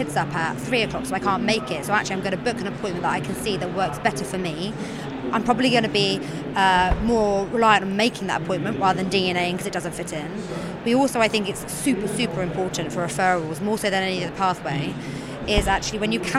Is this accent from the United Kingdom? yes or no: yes; United Kingdom; I know, as British folk, we one love a queue and we two love a list, don't we?